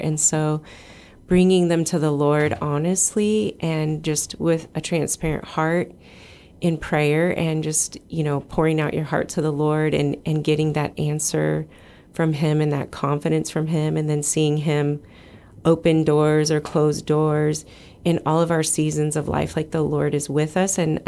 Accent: Kansas City, Missouri, United States; moved away as an adult; We're originally from Kansas City, Missouri. And so it's a three-hour drive just to go down and see, you know, your mom. And we've been overseas for a long time.

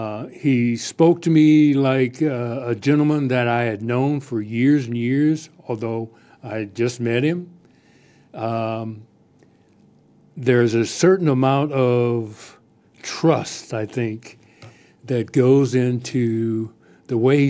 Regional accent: Freeport, Illinois, United States; It's called Henny Elementary School, again, in my hometown, Freeport, Illinois.

